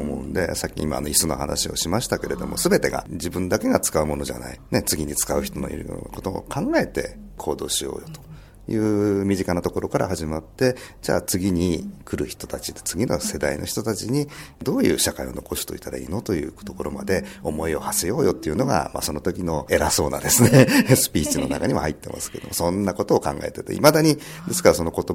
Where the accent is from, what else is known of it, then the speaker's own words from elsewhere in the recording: Tokyo, Japan; 東京です。私の出身の中学校は今あの六本木ヒルズとなりました。その隣のちょっと名前が中学の名前変わっちゃいましたけれども、はい、母校はあそこにございます。麻布十番ね、あそこをですね遅刻しそうで毎朝走ってました、